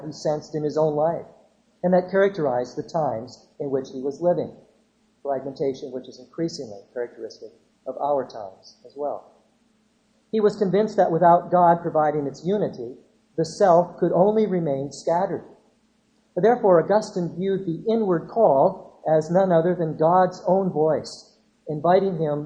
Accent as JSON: {"language": "English", "country": "Canada", "said": "I'm a Canadian. I live in Canada."}